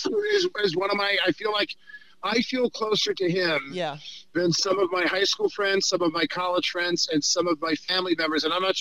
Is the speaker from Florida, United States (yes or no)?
no; New York, United States; I don't care if I'm a New Yorker who's a Hollywood liberal